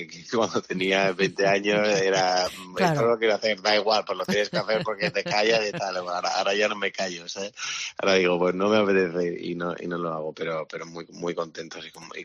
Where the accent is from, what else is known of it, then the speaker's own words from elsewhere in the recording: Cádiz, Andalusia, Spain; now in Madrid, Spain; Yo ya digo que ya soy más madrileño que gaditano, aunque me duela, ¿no? Pero es donde tengo todo, donde he crecido casi más de la mitad de mi vida